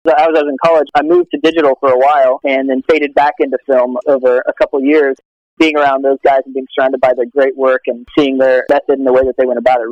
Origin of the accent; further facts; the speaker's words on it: Alabama, United States; now in New York, United States; Yeah, I grew up in Alabama.